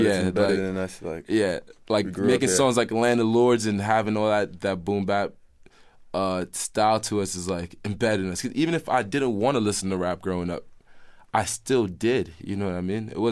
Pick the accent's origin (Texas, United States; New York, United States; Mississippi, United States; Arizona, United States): New York, United States; Brooklyn; Flatbush is inside of us. It's like where we grew up.